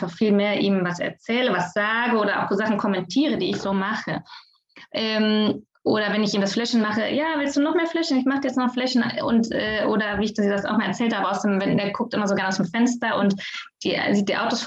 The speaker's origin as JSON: {"language": "German", "country": "Germany", "said": "ohne was zu tun, ich bin Deutsche. Ich spreche Deutsch, also sprechen meine Kinder auch Deutsch."}